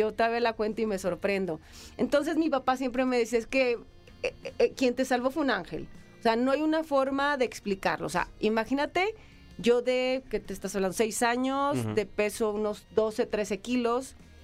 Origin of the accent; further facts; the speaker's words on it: Culiacán, Sinaloa, Mexico; en el norte, yo soy de Culiacán, se usan mucho las pick-up